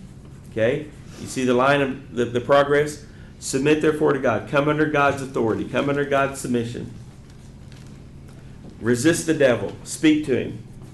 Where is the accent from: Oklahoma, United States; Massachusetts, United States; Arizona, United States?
Oklahoma, United States; Yukon; my youth minister growing up in Yukon, Oklahoma, which is a town just west of Oklahoma City